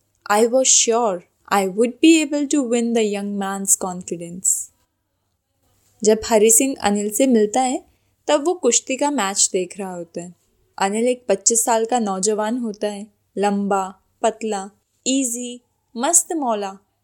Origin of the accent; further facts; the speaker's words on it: Sonipat, Haryana, India; मैं सोनीपत हरियाणा से बिलोंग करती हूँ।